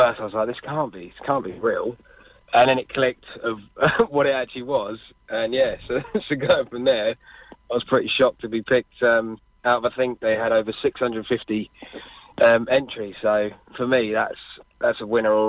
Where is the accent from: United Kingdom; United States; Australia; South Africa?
United Kingdom; Cambridge, East of England; I'm the outsider from Cambridge, so it's quite local.